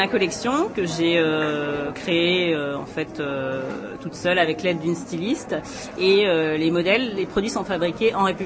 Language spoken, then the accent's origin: French; France; also born or lived in London; c'est vrai que venant de Londres et en tant que Française